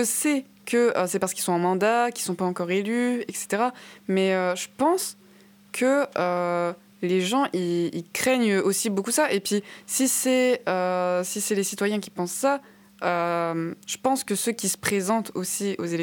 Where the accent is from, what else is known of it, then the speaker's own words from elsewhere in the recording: France; en tant que Français, les gens iraient manifester